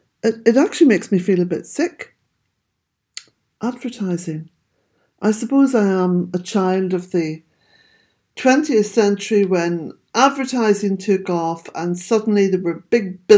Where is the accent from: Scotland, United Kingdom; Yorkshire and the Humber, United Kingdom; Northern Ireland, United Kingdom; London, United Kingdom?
Northern Ireland, United Kingdom; Omagh; So I was up in Omagh, which is my hometown, on Wednesday.